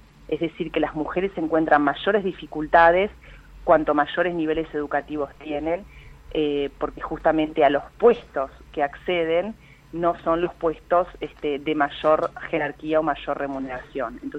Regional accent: Uruguay; como ciudadana uruguaya que me comprometo también con estos temas

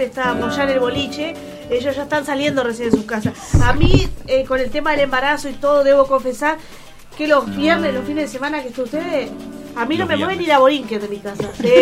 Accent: Salto, Uruguay; Mirá, yo soy salteña.

